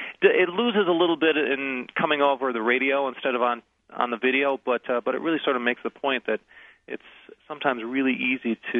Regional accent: Chicago, Illinois, United States; I'm originally from Chicago, and which has a long history of vote fraud.

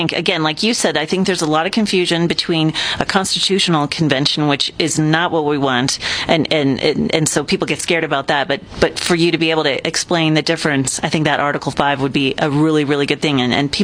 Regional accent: Colorado, United States; I come from the Boulder County side of the district

